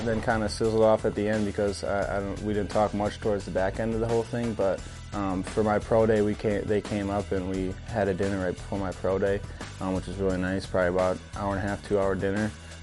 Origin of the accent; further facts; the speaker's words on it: Pewaukee, Wisconsin, United States; I was in Pewaukee, Wisconsin, my hometown, in my basement.